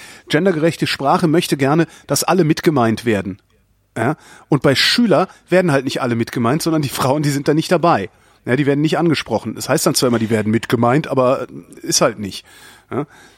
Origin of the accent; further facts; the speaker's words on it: Switzerland; Ich bin Schweizer.